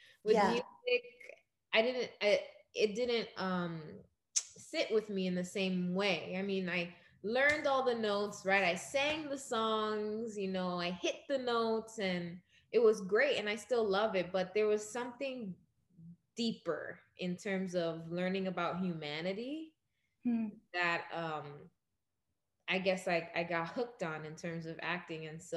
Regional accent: Queens, New York, United States; also born or lived in Brooklyn / Dominican Republic; I was born in Brooklyn, but we ended up, you know, we moved back and forth from New York to Dominican Republic. That's where my family's from. We ended up in Queens.

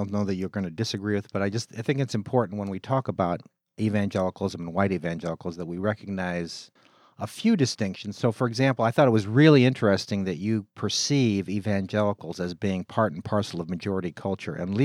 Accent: California, United States; In the North and in the West, certainly I come from California, things were a little more complicated, it seemed to me.

